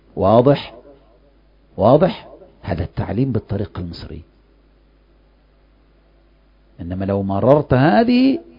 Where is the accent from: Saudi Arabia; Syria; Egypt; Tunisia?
Egypt; نحن مصريين طبعا، نحن مصريون ما نترك شيئا